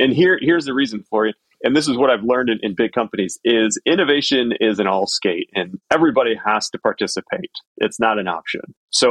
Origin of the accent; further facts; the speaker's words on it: Dearborn, Michigan, United States; I grew up just outside of Detroit in a city called Dearborn, which is where the headquarters of Ford are. I grew up in a Ford historic home